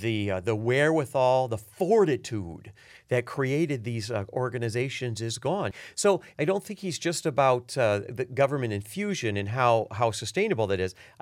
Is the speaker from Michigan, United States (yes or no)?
yes; Michigan, United States; that I see here in my home state of Michigan